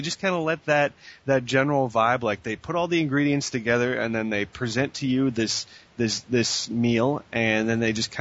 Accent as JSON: {"language": "English", "country": "Canada", "said": "even as a Canadian, you've got to recognize"}